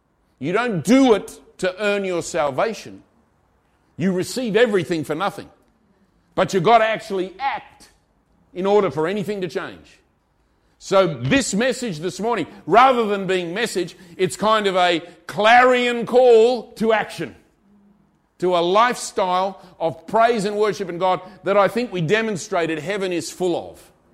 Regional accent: Australia; moved away; I've been here for 17 years, and God sent me here. I grew up in Australia.

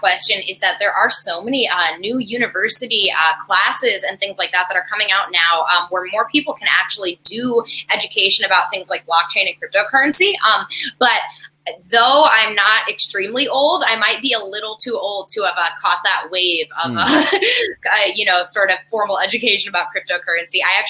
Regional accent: New York City, New York, United States; But I am originally from New York. I'm from New York City, and I got involved in the space.

